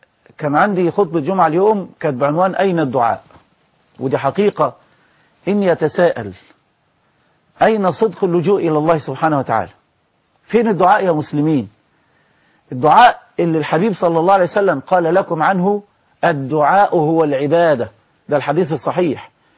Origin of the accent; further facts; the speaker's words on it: Sharqia Governorate, Egypt; وانا من الشرقيه واعرف عنه الكثير